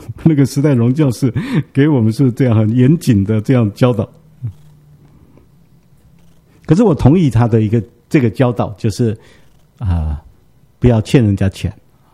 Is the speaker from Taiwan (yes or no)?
yes; Taiwan; 你知道中国人一直到现在我们台湾人也是这样